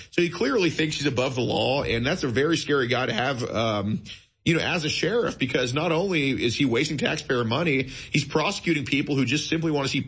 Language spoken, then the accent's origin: English; Texas, United States; Texas is really a great state to do this in, and it's my home state, obviously.